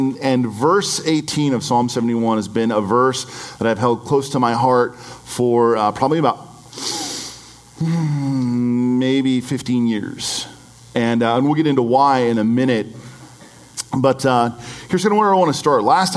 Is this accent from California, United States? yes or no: yes; Pinole, California, United States; We went to San Francisco, but on the way through, I drove them through my hometown of Pinole.